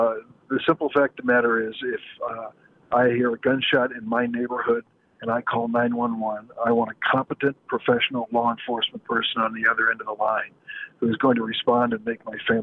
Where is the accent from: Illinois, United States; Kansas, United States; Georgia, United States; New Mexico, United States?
Illinois, United States; East St. Louis; we have a higher incidence of gun violence in per capita in cities like Rockford in my hometown of East St. Louis.